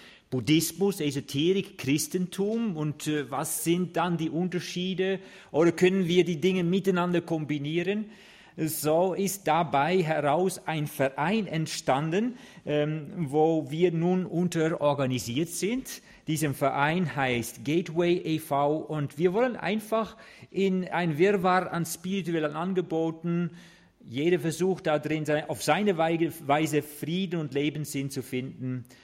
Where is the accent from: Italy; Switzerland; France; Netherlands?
Netherlands; German is a second language; Das ist nicht leicht auszusprechen. Ich bin Holländer.